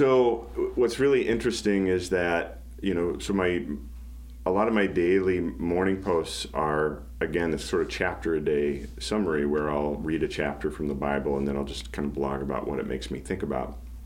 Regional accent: Des Moines, Iowa, United States; now in Pella, United States; I mean, I grew up in Des Moines, but my family was kind of Northwest Iowa Dutch in its cultural heritage, and you know, now living in Pella

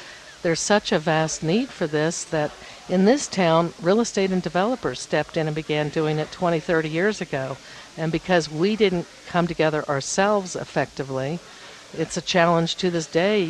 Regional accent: Kansas City, Missouri, United States; Yes, I'm from Kansas City originally and have a degree in interior design.

